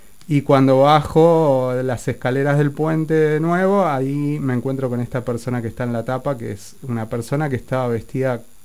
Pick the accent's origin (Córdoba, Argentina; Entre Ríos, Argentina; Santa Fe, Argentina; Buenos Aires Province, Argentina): Buenos Aires Province, Argentina; Lanús; yo soy de Lanús